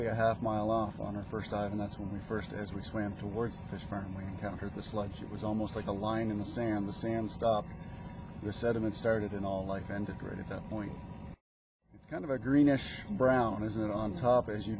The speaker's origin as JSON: {"language": "English", "town": "Truro", "region": "Nova Scotia", "country": "Canada", "said": "from Truro."}